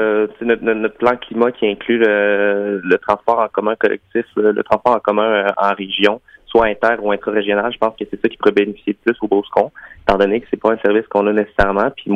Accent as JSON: {"language": "French", "town": "Saint-Gédéon-de-Beauce", "region": "Quebec", "country": "Canada", "tie": "born or raised there", "said": "moi, je suis natif de Saint-Gédéon-de-Beauce, un petit village dans le sud de la circonscription."}